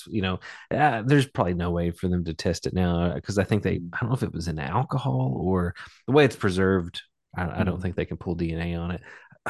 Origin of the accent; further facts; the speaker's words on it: Kentucky, United States; But I'm from Eastern Kentucky, from the Appalachian region, Magoffin County, and I grew up. You know, my dad coal miner. My mom was a teacher, a librarian at the middle school.